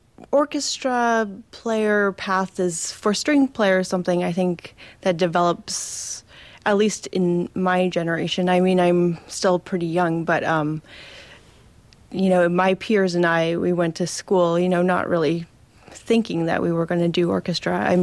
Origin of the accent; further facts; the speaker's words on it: Vancouver, British Columbia, Canada; I was able to play concertmaster of my youth orchestra when I was young, growing up in Vancouver